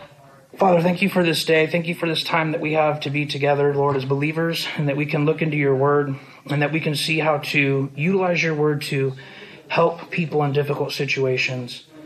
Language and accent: English; California, United States; I am from California. I'm a retired Marine.